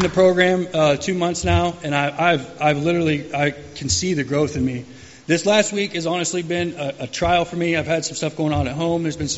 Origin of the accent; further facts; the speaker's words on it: Beerstown, Illinois, United States; So I grew up fairly well. I'm from Beerstown, Illinois. Actually, it's just right down the river from Peoria.